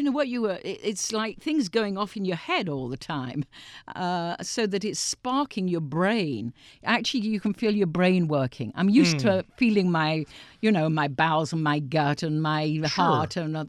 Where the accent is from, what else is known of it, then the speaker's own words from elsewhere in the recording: Nottingham, East Midlands, United Kingdom; accent: Nottingham; my Nottingham accent started coming out, which is where I grew up, in the middle of England.